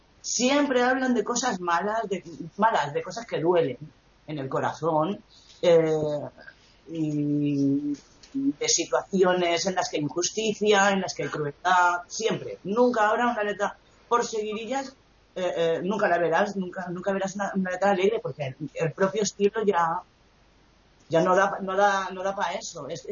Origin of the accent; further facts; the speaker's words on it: Balearic Islands, Spain; teniendo la mitad de mi familia, que son de Málaga, por mi madre, pues me daba mucha rabia estar en Mallorca, en el sitio donde no tenía el flamenco como algo que lo ves desde pequeño, y me daba mucha rabia como española no conocer nada de flamenco